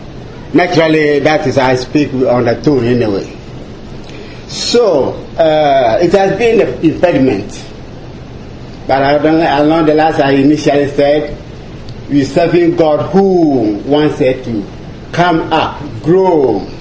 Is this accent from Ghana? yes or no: yes; Ghana; English is a second language; I only think about my accent. I'm very much concerned about that. That prevents me from pushing forward whilst I'm here. It's difficult to speak somebody's language. It's our second language in Ghana anyway.